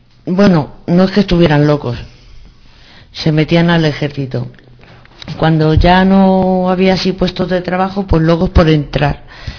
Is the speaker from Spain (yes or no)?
yes; Linares, Andalusia, Spain; porque yo soy de Linares, Jaén, y han cerrado muchas minas